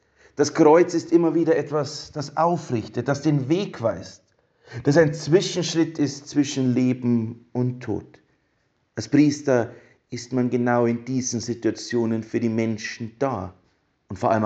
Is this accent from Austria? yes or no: no; Traunstein, Bavaria, Germany; ich komme aus Traunstein, einem Ort, der für mich immer zu Hause sein wird und zu Hause bleiben wird. Die ersten Schritte habe ich dort gelernt, das Ministrieren, die schulische Laufbahn bin ich dort durchlaufen.